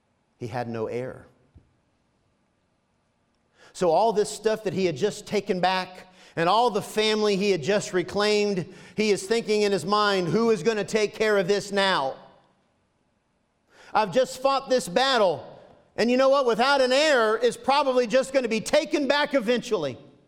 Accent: Florida, United States; Because I'm from Florida.

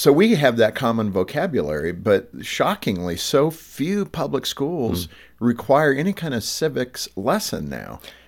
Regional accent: California, United States; Which is amazing because I was raised in California

